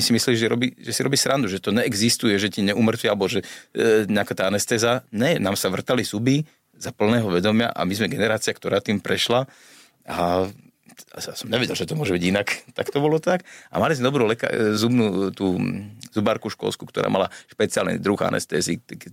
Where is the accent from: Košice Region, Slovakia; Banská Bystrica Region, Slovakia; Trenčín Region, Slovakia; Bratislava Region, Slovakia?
Bratislava Region, Slovakia; Bratislava; ale tie leta boli teda väčšinou tu doma v Bratislave.